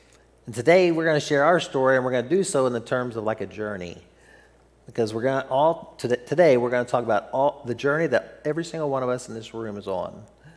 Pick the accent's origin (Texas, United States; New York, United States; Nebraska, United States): Texas, United States; I'm talking funny because I'm from Texas. This is how we talk down there.